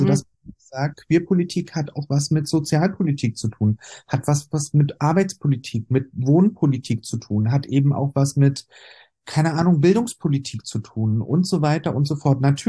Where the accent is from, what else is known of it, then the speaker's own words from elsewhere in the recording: Berlin, Germany; Als Berliner Urgestein bin ich sehr, sehr schnell in eine queere Richtung politisiert worden.